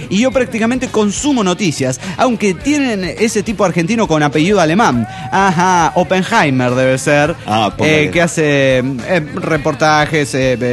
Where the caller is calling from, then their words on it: Tultitlán, State of Mexico, Mexico; monitorista de Tultitlán, México.